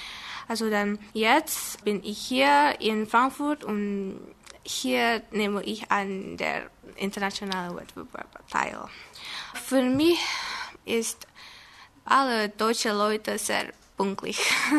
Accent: Indonesia; German is a second language; Ich komme aus Indonesien und ich bin im 1998 geboren, im 10. September.

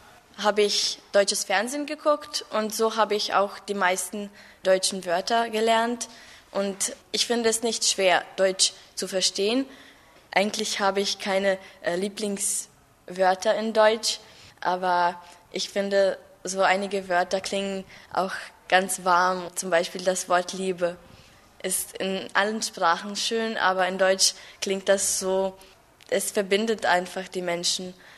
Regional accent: Croatia; German is a second language; Ich bin 17 Jahre alt und ich komme aus Kroatien.

